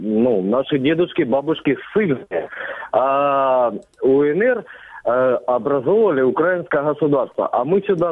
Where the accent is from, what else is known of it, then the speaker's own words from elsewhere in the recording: Saransk, Mordovia, Russia; я из-под города Саранска, как говорят, город-герой. Я не пойму, почему герой. Мне 27 лет.